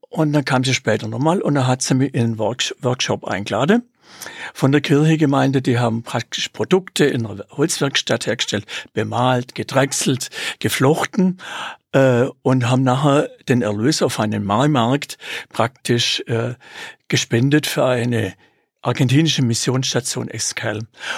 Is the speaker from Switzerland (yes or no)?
yes; Ralligen, Bern, Switzerland; ich komme aus Ralligen, am Thunersee, und da waren die 1977 auch auf einer Freizeit in Ralligen, wo ich jetzt lebe.